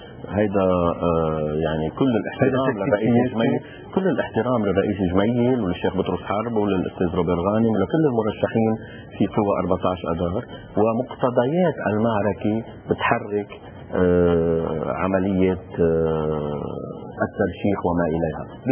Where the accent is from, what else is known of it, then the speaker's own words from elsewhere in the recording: Lebanon; ويمكن نجحت من تخاذلنا نحن كلبنانيين